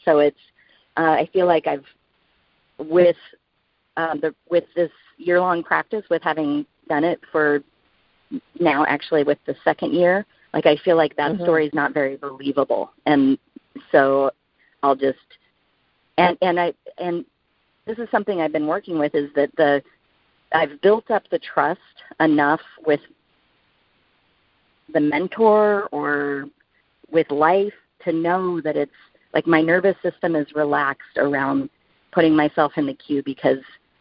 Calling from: Seattle, Washington, United States; I'm calling from Seattle.

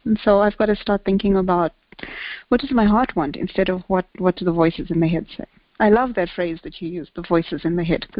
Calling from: South Africa; I'm from South Africa.

